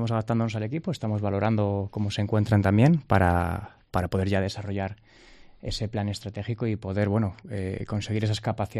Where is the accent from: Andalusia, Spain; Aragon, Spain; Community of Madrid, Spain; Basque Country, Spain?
Community of Madrid, Spain; Alcobendas; Sí, vengo de Madrid, vengo de Alcobendas, San Sebastián de los Reyes.